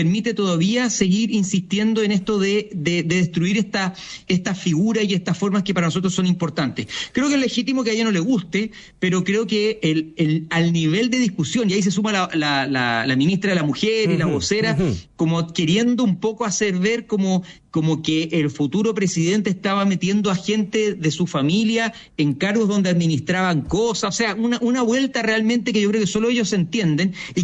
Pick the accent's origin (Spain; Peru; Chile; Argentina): Chile; los chilenos estamos valorando mucho el volver a nuestras tradiciones